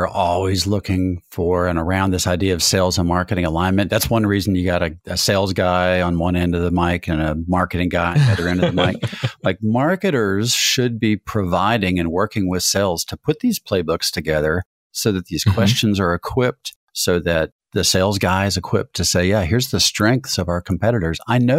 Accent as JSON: {"language": "English", "region": "Pennsylvania", "country": "United States", "said": "You know, in New England, I'm from Western Pennsylvania."}